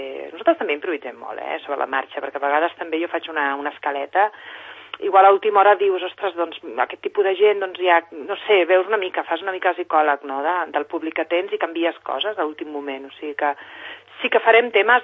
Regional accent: Sant Cugat del Vallès, Catalonia, Spain; jo soc de Sant Cugat

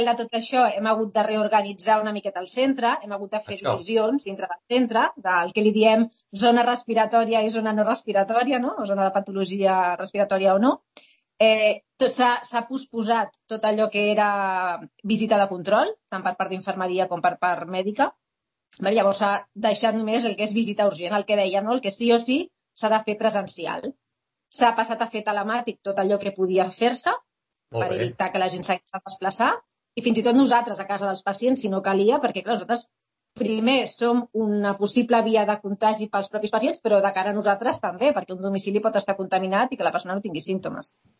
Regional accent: Rubí, Catalonia, Spain; also born or lived in Terrassa; now in Barcelona, Spain; he rondat pel Vallès, en general, des de ben petita. Vaig créixer a Rubí, després vaig anar a viure a Terrassa, després de més gran me'n vaig anar a Barcelona, però acabo treballant a Sant Cugat.

